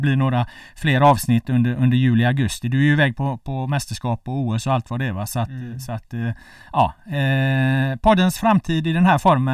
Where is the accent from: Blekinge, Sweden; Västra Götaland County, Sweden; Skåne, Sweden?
Västra Götaland County, Sweden; Gothenburg; now in Stockholm, Sweden; jag är från Göteborg. Jag får flytta hem, vilket jag är väldigt lycklig över.